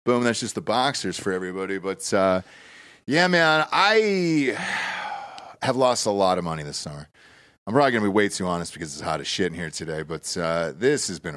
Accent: United States; Like, as an American, we hoped that he could do it.

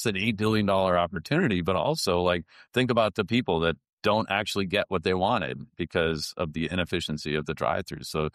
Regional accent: Loudoun, New Hampshire, United States; I grew up in Loudoun, New Hampshire. There's, like, not a 24/7 anywhere, right?

